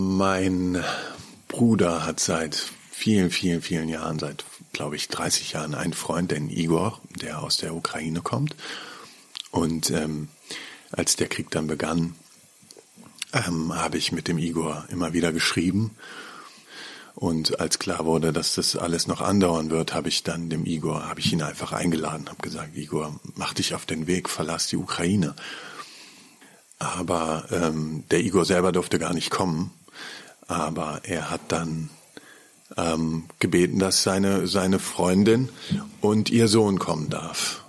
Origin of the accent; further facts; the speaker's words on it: Kempen, North Rhine-Westphalia, Germany; Kempten hat 30.000 Einwohner. Also ich bin auch am Rande der Felder eigentlich groß geworden.